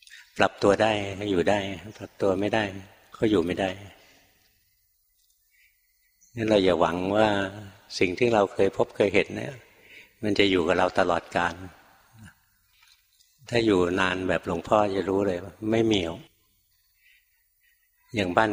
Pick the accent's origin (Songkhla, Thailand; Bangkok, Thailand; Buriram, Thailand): Bangkok, Thailand; หลวงพ่อเกิดมาในกรุงเทพเกิดที่กรุงเทพเลยโตอยู่ในกรุงเทพเรียนหนังสือในกรุงเทพทำงานอยู่ในกรุงเทพจนบวชนะถึงไปอยู่ต่างจังหวัดอยู่เมืองการกรุงเทพเกือบ50 ปี48 ปี